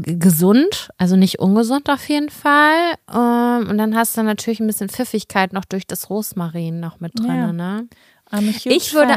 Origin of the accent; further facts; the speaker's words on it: Hamburg, Germany; Das muss man als Hamburgerin ja.